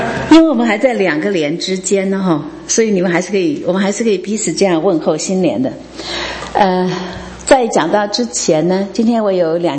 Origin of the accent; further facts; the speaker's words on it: Toronto, Ontario, Canada; now in Calgary, Canada; 我是从多伦多来的，到这边不到三年。其实我在多伦多开车已经十多年了